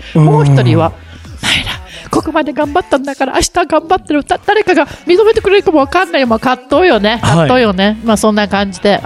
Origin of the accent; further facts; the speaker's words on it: Okinawa, Japan; born there; also born or lived in San Francisco, United States; 沖縄で生まれたんですが、実家がアメリカサンフランシスコということでね、